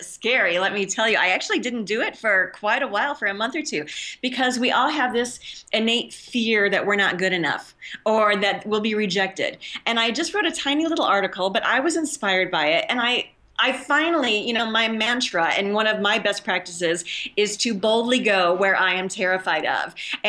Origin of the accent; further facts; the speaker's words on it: United States; moved away as an adult; now in South Africa; I'm an American expat living in South Africa, of all places. My family was quite surprised when I moved here 10 years ago